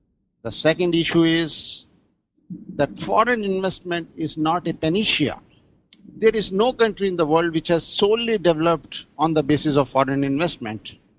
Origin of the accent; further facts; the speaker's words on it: New Delhi, Delhi, India; I'm from New Delhi, India